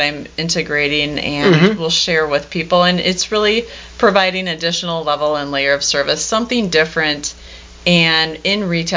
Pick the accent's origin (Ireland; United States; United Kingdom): United States; Madison, Wisconsin; Having been born and raised in the Madison area, I've been here 46 years, that knowledge is invaluable.